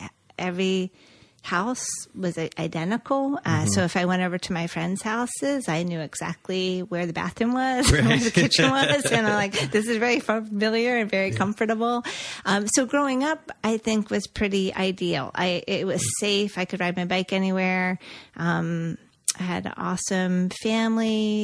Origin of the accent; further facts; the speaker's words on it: Levittown, Pennsylvania, United States; So I was born in Levittown, Pennsylvania. So I grew up in it was the second Levittown.